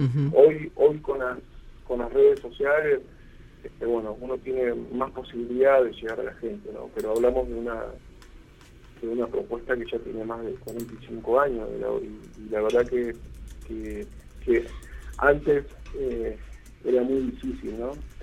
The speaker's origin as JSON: {"language": "Spanish", "town": "Comodoro Rivadavia", "region": "Chubut", "country": "Argentina", "also_born_or_lived": "Río Negro / Buenos Aires / Córdoba", "moved": "yes", "lives_now": "Santa Fe, Argentina", "said": "Y tuvimos que salir, irnos de Comodoro Rivadavia, nos fuimos a Río Negro, de Río Negro viajamos a Buenos Aires, de Buenos Aires a Córdoba, y hoy estamos radicados en Santa Fe."}